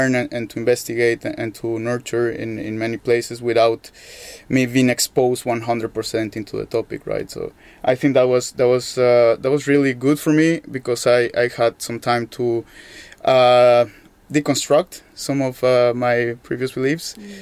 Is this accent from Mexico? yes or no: yes; Mexico; English is a second language; moved away as an adult; also born or lived in Europe; now in Norway; I'm moving to Norway. And I grew up in Mexico. I grew up in a conservative house.